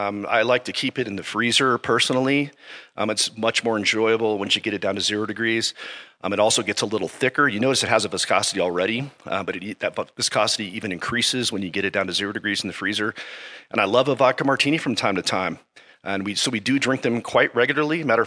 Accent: Phoenix, Arizona, United States; I think it's because I was raised in Phoenix. So our closest beach is actually in Mexico.

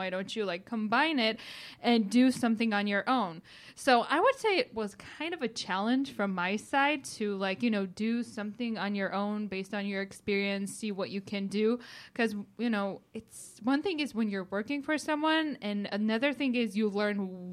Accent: Georgia; from Georgia, living in Georgia, why don't you buy our service?

